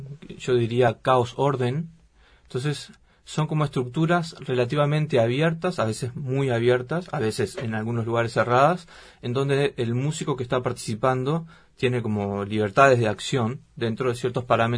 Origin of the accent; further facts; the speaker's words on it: Uruguay; como buen uruguayo, soy un músico que trabaja en la frontera